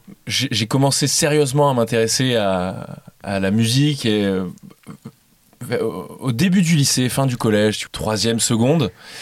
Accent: Aix-en-Provence, Provence-Alpes-Côte d'Azur, France; Et moi, j'ai grandi à Aix.

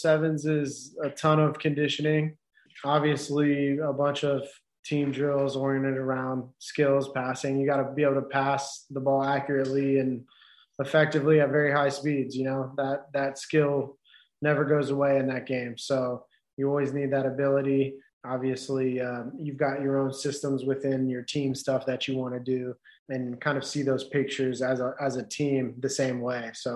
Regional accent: United States; I got into football because, one, I'm an American, right?

